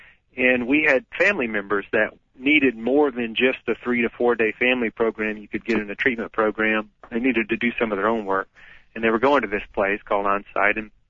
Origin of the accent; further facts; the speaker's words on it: the South, United States; I come from the South, so we were the perfect Southern family.